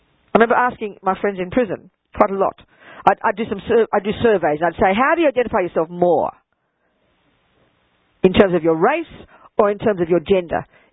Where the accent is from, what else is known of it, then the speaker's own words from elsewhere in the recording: Australia; I am an Australian, 69-year-old, female, Buddhist nun. That's a fact. All those things. Tick the boxes, I'm all of those things. I'm American as well, actually.